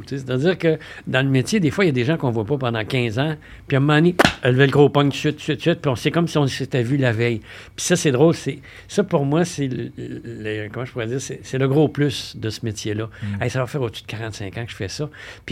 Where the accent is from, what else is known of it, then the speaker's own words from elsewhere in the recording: Quebec City, Quebec, Canada; moved away as an adult; now in Montreal, Canada; Oui, oui, je suis né à Québec, moi, puis j'ai quitté Québec à 33 ans.